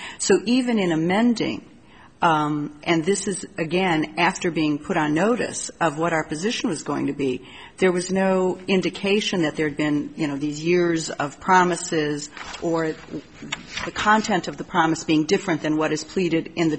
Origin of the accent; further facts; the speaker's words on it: Los Angeles, California, United States; I'm from Los Angeles. We don't have rent control.